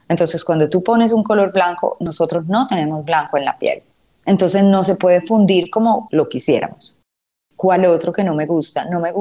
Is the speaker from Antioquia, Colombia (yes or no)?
yes; Medellín, Antioquia, Colombia; yo que soy de Medellín